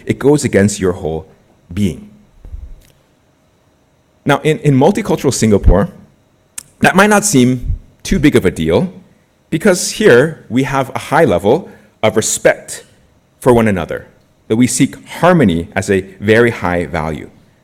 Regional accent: United States; accent: American; Now, for me, I grew up in the U.S. I'm Korean by ethnicity. You can tell by my accent that I'm American, I think, hopefully.

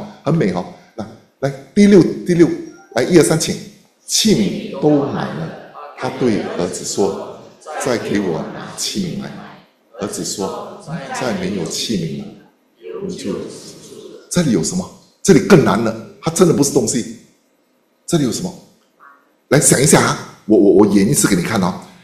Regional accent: Singapore; 我们新加坡人不是饿死的，是胖死的

